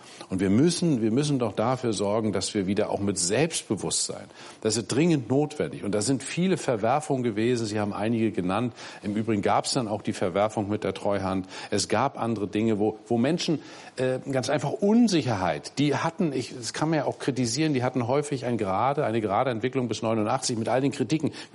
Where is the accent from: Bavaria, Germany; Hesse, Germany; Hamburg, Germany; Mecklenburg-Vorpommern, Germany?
Mecklenburg-Vorpommern, Germany; ich komme aus Vorpommern, auch eine nicht ganz leichte Region.